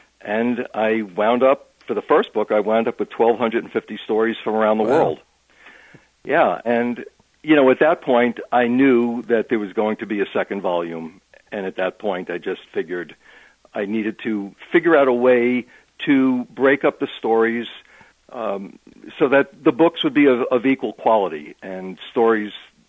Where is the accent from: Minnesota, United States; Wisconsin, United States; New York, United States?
New York, United States; Still love the Mets because I'm from New York, and we go to a lot of games.